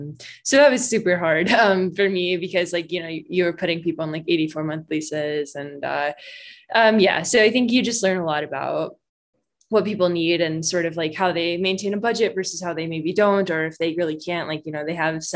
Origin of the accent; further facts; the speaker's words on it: Kentucky, United States; So I'm actually from Kentucky.